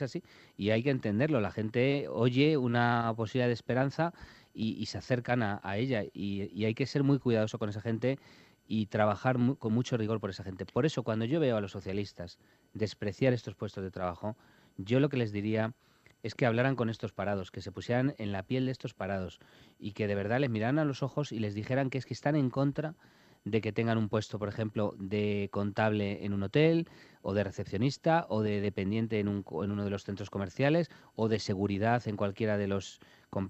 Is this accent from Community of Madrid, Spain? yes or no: yes; Madrid, Community of Madrid, Spain; born there; de Latina, que es, por cierto, el barrio donde yo nací, en Campamento, el barrio de Campamento